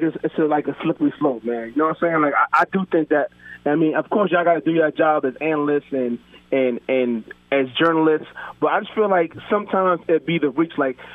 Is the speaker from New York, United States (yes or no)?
yes; Queens Village, New York, United States; I'm from Murdoch and Springfield, Queens Village, baby.